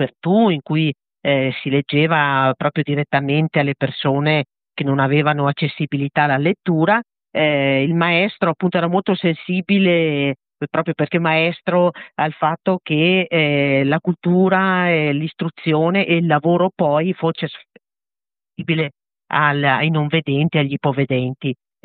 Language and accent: Italian; Veneto, Italy; avendo trovato un terreno fertile nella mia terra in Agordino, con un gruppo di signore di Cencenighe, ho lanciato questa sfida